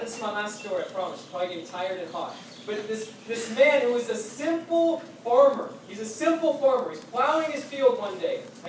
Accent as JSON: {"language": "English", "country": "United States", "said": "but I will do my best as an American."}